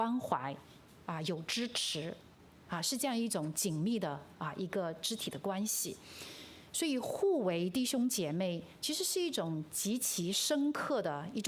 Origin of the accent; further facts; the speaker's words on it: China; now in Hong Kong; 一方面我在香港这个城市啊，我可以感受去经历啊那种的独特多元，那同时我原本来自内地，我可以有那种的对内地文化那种的理解。